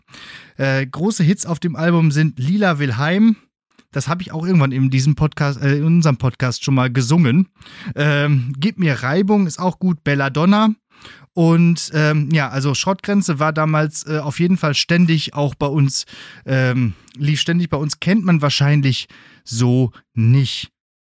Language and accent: German; Bottrop, North Rhine-Westphalia, Germany; also ich komme ja aus Bottrop ursprünglich, die Stadt übrigens, in der Martin jetzt wohnt.